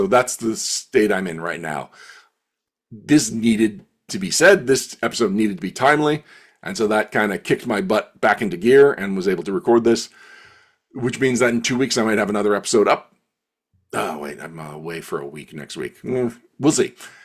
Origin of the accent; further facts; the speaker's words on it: Canada; I was coming up on the end of my employment insurance because I'm Canadian.